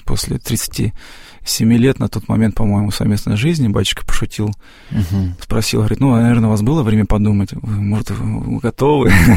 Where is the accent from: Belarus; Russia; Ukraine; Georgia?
Ukraine; Rovenky, Luhansk Oblast; Вот сам я из Луганской области, город Ровеньки.